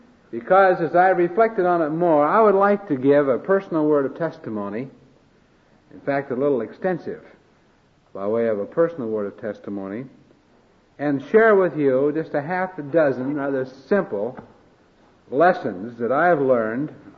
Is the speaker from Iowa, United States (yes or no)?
yes; Iowa, United States; I grew up out in Iowa, the corn state. You can probably tell I'm corn-fed. Grew up on a farm out there.